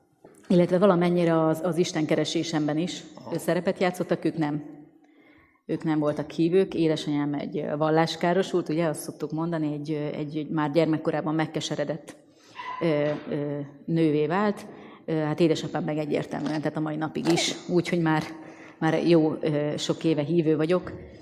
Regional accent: Békés, Hungary; Amikor mondtam, hogy, és írtam, hogy Békés megyéből származom

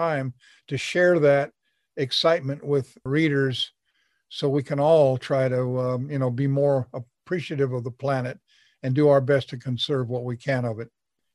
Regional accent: Alaska, United States; moved away as an adult; We then migrated to Alaska. I was raised in Alaska, graduated from high school there. It was a very different experience, but it was an out-of-doorsy one because we sort of homesteaded there and built a big log home.

